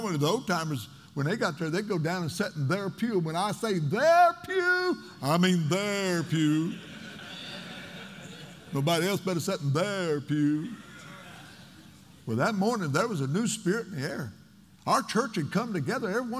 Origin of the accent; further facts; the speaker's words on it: Illinois, United States; they ask me where I'm from. I'm from Southern Illinois. Not Illinois, Southern Illinois. They think you're from Chicago otherwise.